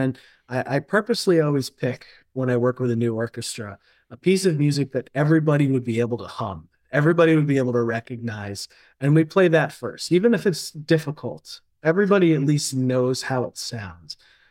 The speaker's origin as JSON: {"language": "English", "region": "Connecticut", "country": "United States", "tie": "born or raised there", "said": "I grew up in Connecticut, and so my first symphony concerts that I ever saw were"}